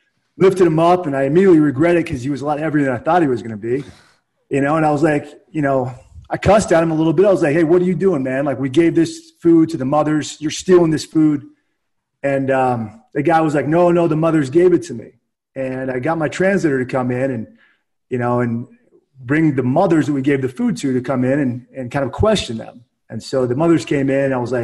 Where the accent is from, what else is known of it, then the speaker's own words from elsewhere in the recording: Springfield, Virginia, United States; I grew up in Springfield, Virginia, so East Coast guy.